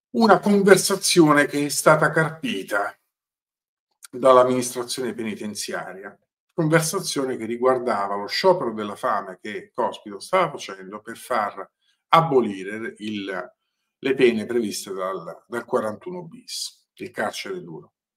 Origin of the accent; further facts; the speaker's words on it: Salerno, Campania, Italy; Io non sono di Napoli, sono di Salerno, come molti di voi sanno, e tra l'altro ho vissuto per una parte della mia infanzia in una provincia di Salerno, a nord di Salerno, che è molto più vicina a Napoli